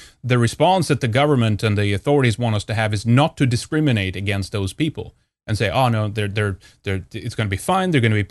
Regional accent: Sweden; when I was young growing up in Sweden

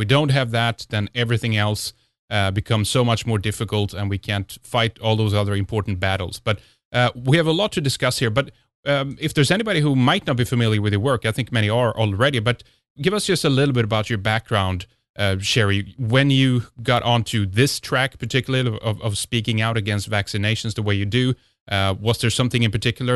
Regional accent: Sweden; from Sweden.

